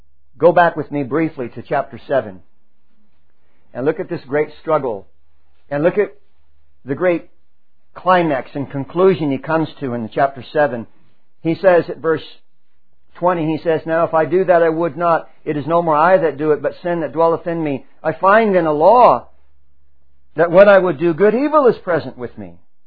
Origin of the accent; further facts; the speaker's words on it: San Antonio, Texas, United States; We used to ride horses a lot back when I was growing up in San Antonio